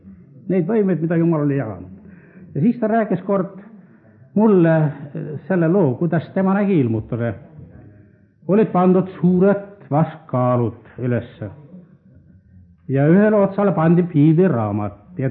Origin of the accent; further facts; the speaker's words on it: Hiiu County, Estonia; mina olen ka Iiumalt päritud. Ja selle tõttu, et me oleme ühised Iiuma inimesed, siis me tundsin väga hästi üksteist.